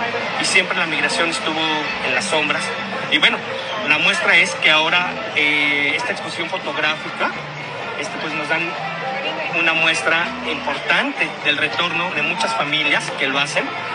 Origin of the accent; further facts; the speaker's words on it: Mexico; Somos mexicanos y debemos de creer en nosotros.